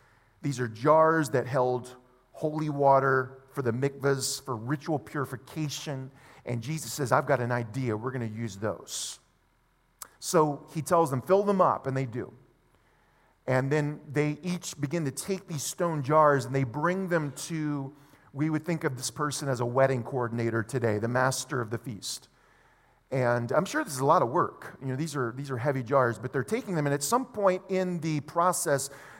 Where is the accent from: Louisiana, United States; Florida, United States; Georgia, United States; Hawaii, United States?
Louisiana, United States; Where I grew up in South Louisiana, we had a annual festival for several days called the Alligator Festival.